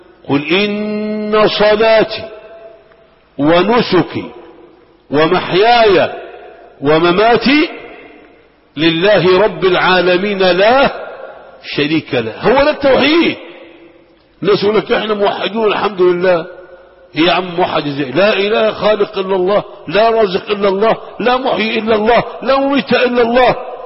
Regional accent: Egypt; عندنا في مصر

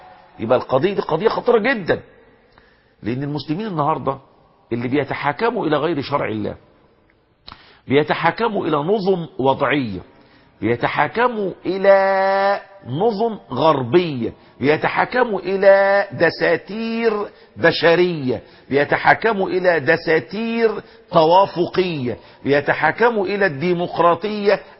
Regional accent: Egypt; وذات مشكلة الناس اللي عندنا في مصر

